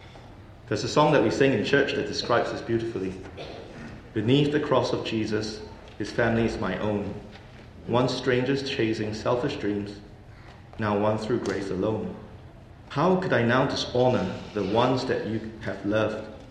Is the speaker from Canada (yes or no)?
no; Malaysia; So I grew up in Malaysia in a society where filial piety is a core virtue.